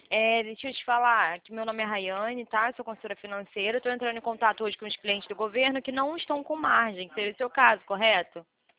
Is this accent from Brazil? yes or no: yes; Rio de Janeiro, Brazil; eu também sou do Rio